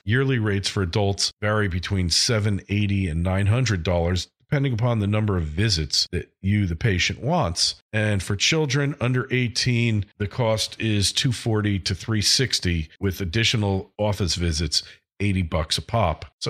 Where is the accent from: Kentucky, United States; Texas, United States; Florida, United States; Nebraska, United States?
Florida, United States; My home state of Florida, it's trying to become the 46th state to allow open carry.